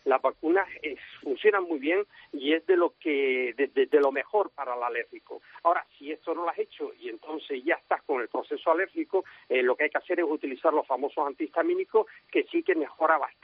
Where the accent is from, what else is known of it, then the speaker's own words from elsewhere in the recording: Canary Islands, Spain; hay una incidencia muy leve de alergia a la gramínea en mi tierra, en Canarias